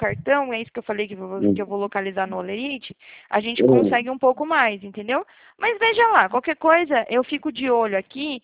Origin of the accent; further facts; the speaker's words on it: Atibaia, São Paulo, Brazil; Eu sou daqui de Atibaia, interior de São Paulo